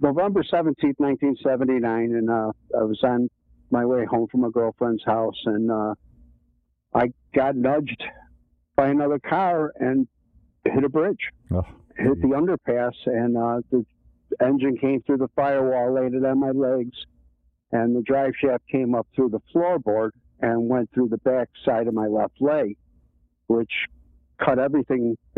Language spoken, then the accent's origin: English; Palatine, Illinois, United States; So I had a set of stairs in front of the house I grew up in Palatine, Illinois